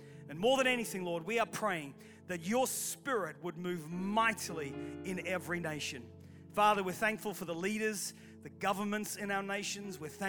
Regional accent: Australia; now in Manchester, United Kingdom; My parents are from Wales. I was born here in Manchester. I was raised in Australia. I'm married to a Latin American girl.

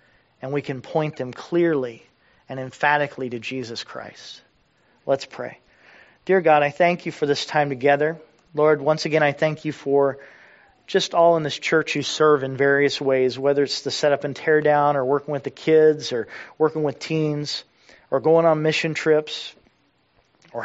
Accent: the South, United States; So I grew up in the Bible Belt

